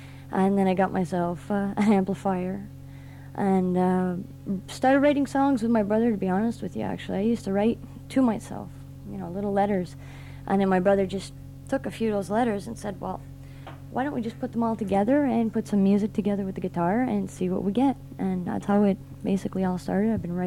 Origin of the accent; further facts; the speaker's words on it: Laval, Quebec, Canada; also born or lived in Montreal; now in Ormstown, Canada; Yeah, I'm from Montreal. Grew up in Laval.